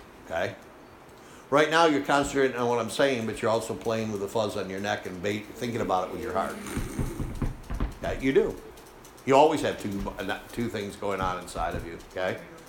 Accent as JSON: {"language": "English", "town": "Machias", "region": "Maine", "country": "United States", "tie": "born or raised there", "said": "I grew up on Route 16 in Machias."}